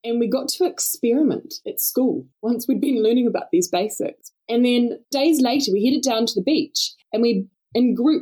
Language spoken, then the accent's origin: English; Nelson, New Zealand; So I grew up in Nelson. I spent most of my time just in a little place called Kina, which is out of Tasman sort of region.